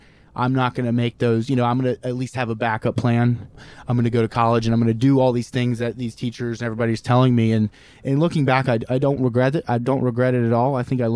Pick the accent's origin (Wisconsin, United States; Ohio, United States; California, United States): Ohio, United States; Cincinnati; I was like, no, he's from Cincinnati and that's where we're from.